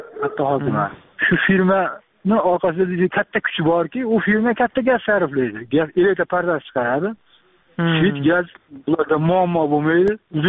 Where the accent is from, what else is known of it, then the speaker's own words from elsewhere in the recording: Bo'jay, Fergana Region, Uzbekistan; O'zbekiston Farg'ona oblasti, Tog' rayoni, Bo'jay qishlog'idan.